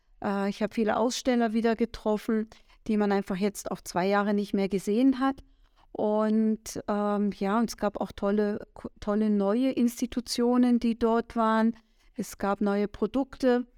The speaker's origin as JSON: {"language": "German", "region": "Southern Germany", "country": "Germany", "said": "Ich komme aus Süddeutschland."}